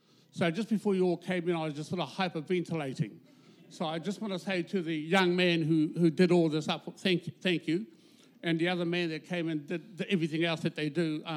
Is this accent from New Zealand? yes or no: yes; Whakatāne, Bay of Plenty, New Zealand; now in Auckland, New Zealand; I became bicultural in my schooling years in Whakatāne. And then I moved from Whakatāne to Auckland, and then I became multicultural with the array of people that no doubt populate Auckland.